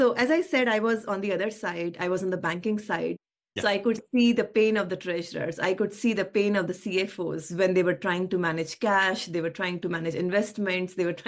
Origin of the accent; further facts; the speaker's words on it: India; I started my career in India. I was born and brought up in India. I did my education, my MBA